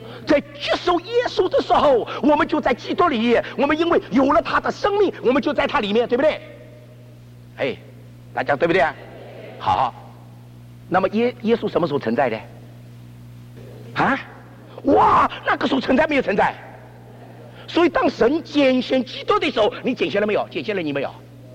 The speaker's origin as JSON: {"language": "Chinese", "country": "China", "tie": "born or raised there", "said": "我们在中国长大的都晓得了"}